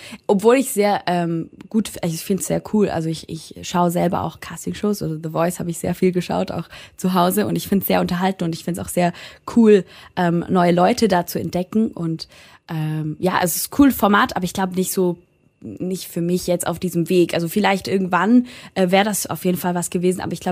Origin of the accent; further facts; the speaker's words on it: St. Gallen, Switzerland; accent: Swiss German; Wir haben verschiedene Akzente, ja.